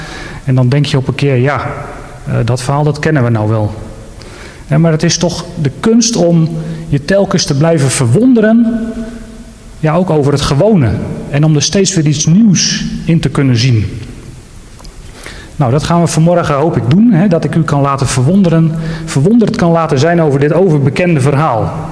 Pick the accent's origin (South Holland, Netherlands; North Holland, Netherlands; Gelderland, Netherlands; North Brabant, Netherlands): Gelderland, Netherlands; Apeldoorn; ik kom dus uit Apeldoorn, uit de Messiaanse gemeente Braga daar.